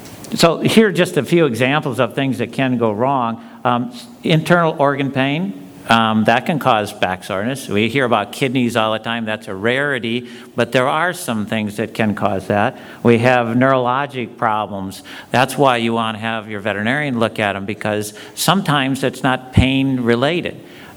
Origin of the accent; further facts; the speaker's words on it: Midwest, United States; I'm basically a cowboy when I ride. I grew up in the Midwest, and I have a lot of respect for dressage riding